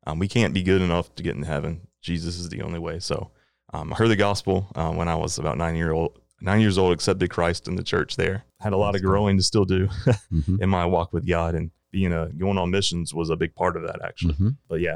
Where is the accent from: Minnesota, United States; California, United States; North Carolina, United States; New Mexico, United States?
North Carolina, United States; So I am from Eastern North Carolina. I grew up in a rural small town.